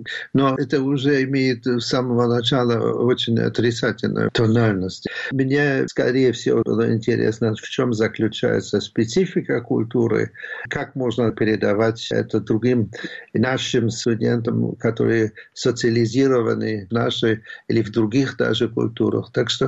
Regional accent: Berlin, Germany; Russian is a second language; мы были в Баварии эвакуированы и вернулись на Восточный Берлин. Так что я вырос в Восточном Берлине, хотел заниматься русским языком, но не дали мне, что было странно, и я переехал, не бежавший, переехал в Западный Берлин.

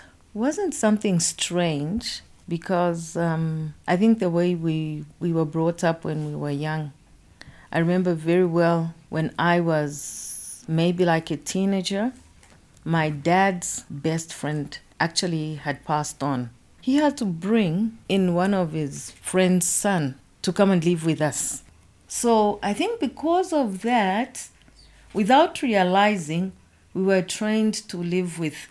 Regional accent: Kitwe, Copperbelt, Zambia; also born or lived in Chingola, Zambia; I was born here in Chingola. I grew up in Kitwe. So really, Kitwe is my home.

